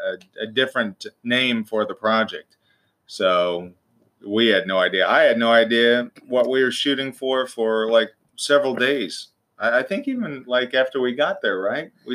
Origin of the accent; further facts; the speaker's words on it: Midwest, United States; I'm originally from the Midwest, so I tried to do some stuff out there.